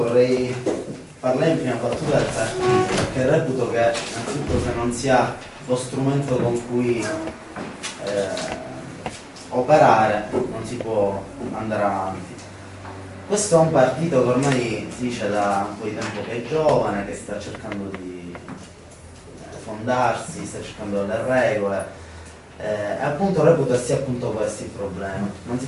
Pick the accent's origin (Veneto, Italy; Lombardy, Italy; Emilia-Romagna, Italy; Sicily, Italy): Sicily, Italy; Palermo; Io mi ricordo ore e ore di riunioni nella sezione della Guadagna, da dove vengo io